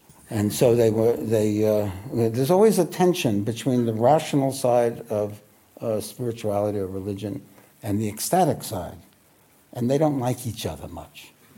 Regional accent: New York City, New York, United States; I grew up in Williamsburg, Brooklyn, which is the center of Hasidism.

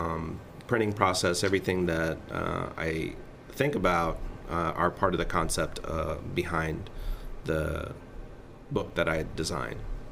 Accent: Texas, United States; And growing up in Texas and being educated in Texas, we still learned that General Lee was the greatest general

